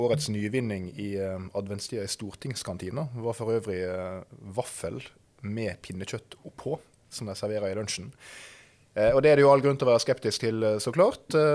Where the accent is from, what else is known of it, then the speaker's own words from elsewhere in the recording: Western Norway, Norway; jeg har feiret jul hjemme på Vestlandet med familien min